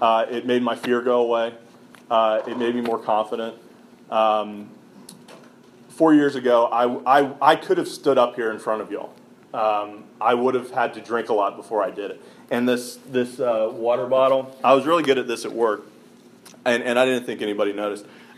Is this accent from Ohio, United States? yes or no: no; Atlanta, Georgia, United States; I grew up in Atlanta. I was raised, by parents that taught me if you work hard, nothing can stand in your way.